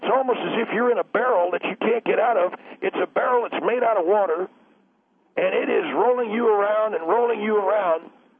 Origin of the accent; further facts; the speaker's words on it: San Antonio, Texas, United States; And I come originally from Texas. I'm from the San Antonio, Texas area.